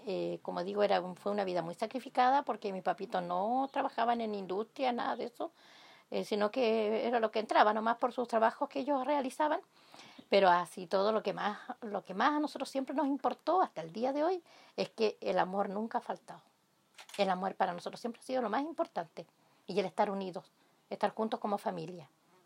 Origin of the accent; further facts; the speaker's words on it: Cunco, Araucanía, Chile; born there; Nací en 1962 en Cunco.